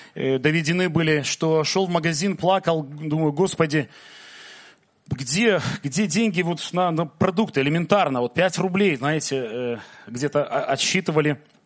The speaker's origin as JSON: {"language": "Russian", "country": "Belarus", "said": "мы с Белоруссии были, с Гродно, с Мозыря, с Минска, с Гомеля"}